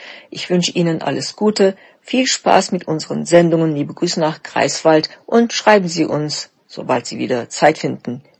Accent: Gaziantep, Turkey; German is a second language; Ich würde nämlich sehr stolz euch meine Heimatstadt Gaziantep zeigen

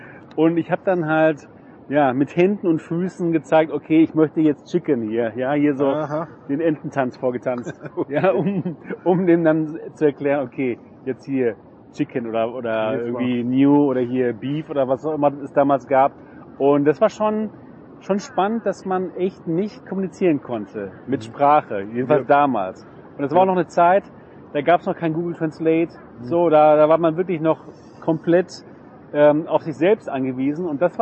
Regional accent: Dortmund, North Rhine-Westphalia, Germany; Ich komme aus Dortmund, ne?

